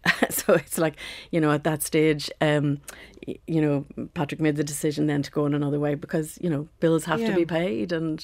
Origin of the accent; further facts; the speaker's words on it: Northern Ireland, United Kingdom; I grew up outside of Belfast, and I grew up in a housing estate. And it was very divided. And I grew up in a Protestant housing estate on the fringes of Belfast.